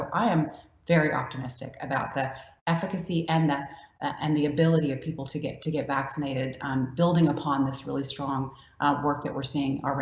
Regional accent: Louisiana, United States; I'm from Louisiana, and that's how we make gumbo, and we make community gumbos.

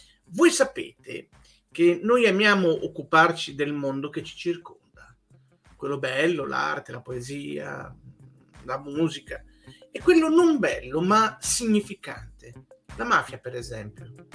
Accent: Liguria, Italy; mi viene da dire che io sono ligure, la mafia è anche in Liguria, no?

